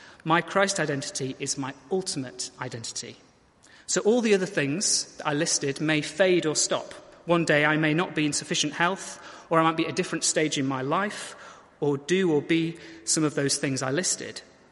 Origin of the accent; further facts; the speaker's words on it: United Kingdom; I'm straight, I'm male, I'm white, I'm British